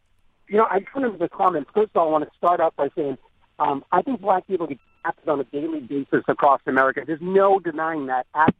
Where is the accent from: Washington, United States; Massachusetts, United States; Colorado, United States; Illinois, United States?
Massachusetts, United States; Boston; I grew up in South Boston, and I used to be able to jump over my fence into my community school.